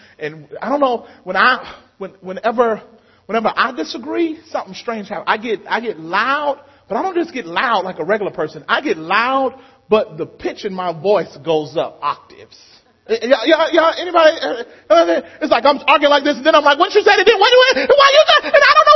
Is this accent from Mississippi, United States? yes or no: yes; Mississippi, United States; You know, I grew up in Mississippi where we just honored. It was a joy to be old.